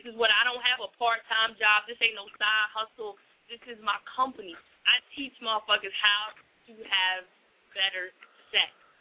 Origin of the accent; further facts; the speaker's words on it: New Jersey, United States; I currently live in the South, but I'm not from the South. I'm born and raised in Jersey